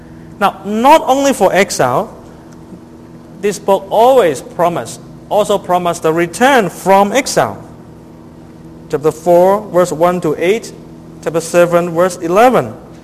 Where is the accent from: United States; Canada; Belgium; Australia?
Canada; Because my wife is from Taiwan, I'm from Canada.